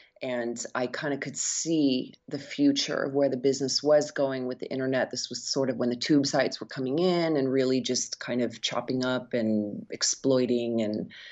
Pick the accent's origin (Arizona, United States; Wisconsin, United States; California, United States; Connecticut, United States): California, United States; Berkeley; I grew up near San Francisco. So, okay. Like, Berkeley, yeah. Northern California, yeah.